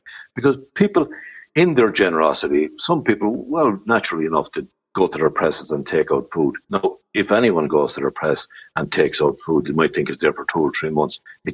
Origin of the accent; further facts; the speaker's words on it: Tullamore, County Offaly, Ireland; now in Clara, Ireland; because I'm from Tullamore, and that's where I'm from, even though I'm married and was captured and brought to Clara about 25 years ago.